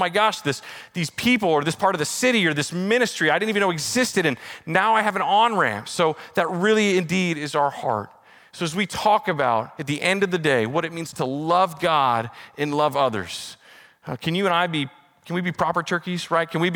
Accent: Texas, United States; now in Fresno, United States; You know, I was an import from Texas, and as I came to Fresno, I just didn't see our city.

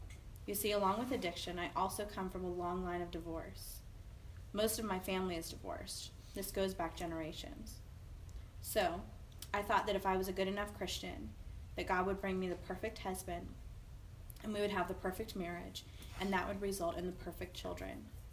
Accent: Ohio, United States; I was raised in the Apostolic Pentecostal Church in a small town outside of Cincinnati, Ohio. I grew up with a dad that worked a lot.

